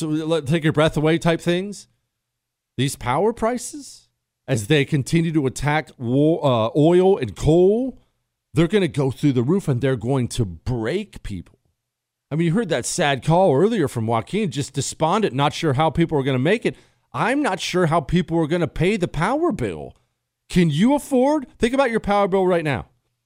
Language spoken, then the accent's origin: English; South Africa; I grew up in South Africa.